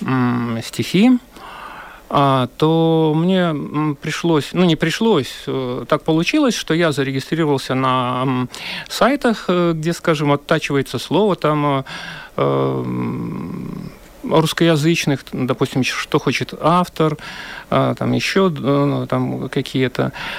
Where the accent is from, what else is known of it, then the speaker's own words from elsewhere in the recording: Minsk Region, Belarus; Просто на границе Столбцовского, Воложинского и Дзержинского районов. Местность очень красивая